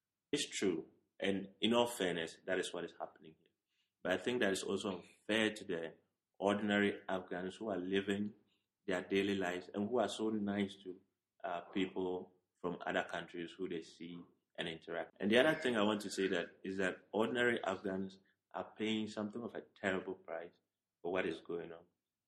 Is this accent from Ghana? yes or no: yes; Ghana; I am a Ghanaian. I was trained as a physician